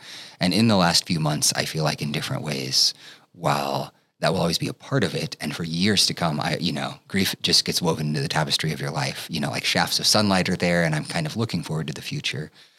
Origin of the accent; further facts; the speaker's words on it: Nebraska, United States; You know, growing up in Nebraska, it's great to come back to the state